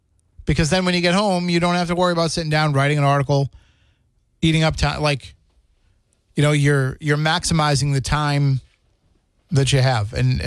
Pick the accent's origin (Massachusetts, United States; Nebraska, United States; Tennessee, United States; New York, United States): Massachusetts, United States; Boston; born there; I was born in Boston.